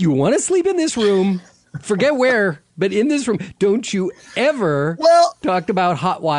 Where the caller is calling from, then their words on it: San Francisco, California, United States; Well, you know, listen, I'm calling you from the San Francisco area, so we've got a huge audience for this.